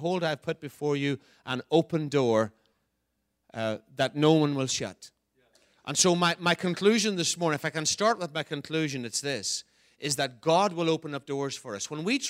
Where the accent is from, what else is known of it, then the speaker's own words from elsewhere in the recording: Ireland; I'm not an American, I'm an Irishman. And I'm proud of being an Irishman